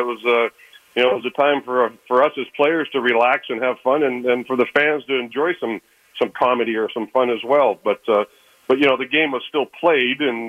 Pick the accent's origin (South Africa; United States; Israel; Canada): Canada; being a Canadian myself